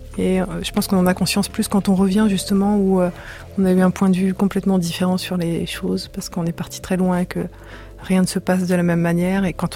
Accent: France; Moi, en tant que Française, je pouvais aller au Liban, je pouvais aller en Iran, je pouvais aller en Israël

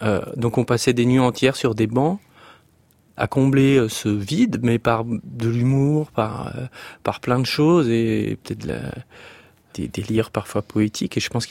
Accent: Strasbourg, Grand Est, France; c'est que j'ai grandi à Strasbourg, donc en province.

